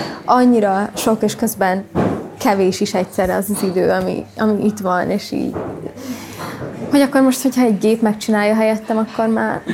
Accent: Pilisszentkereszt, Pest, Hungary; also born or lived in Germany; Ott nőttem fel, agglomerációban.

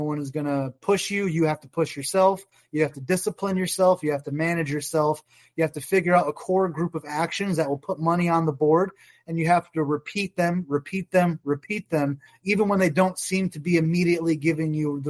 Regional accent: Michigan, United States; So I grew up in Michigan.

